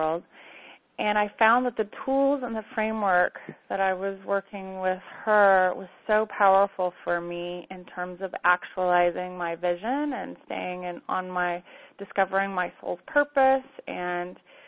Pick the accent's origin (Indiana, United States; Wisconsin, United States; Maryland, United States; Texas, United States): Texas, United States; Houston; also born or lived in New Orleans; now in Austin, United States; You know, I grew up in the South, in Houston and New Orleans, and wanted to go back down south and take this work to somewhere, you know, back to my roots kind of thing.